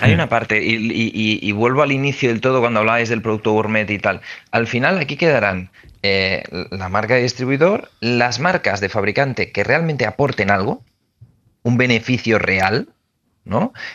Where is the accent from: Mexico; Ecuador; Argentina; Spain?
Spain; Barcelona, Catalonia; yo que soy de Barcelona, en Barcelona han controlado el alquiler y se nos ha ido de madre.